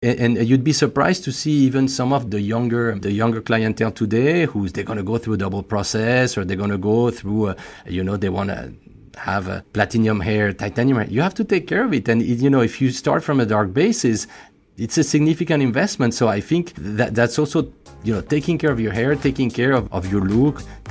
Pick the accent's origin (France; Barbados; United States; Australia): France; accent: French; English is a second language; as you could probably guess by my accent, I'm French, but some of the best croissants I've ever had are in Tokyo.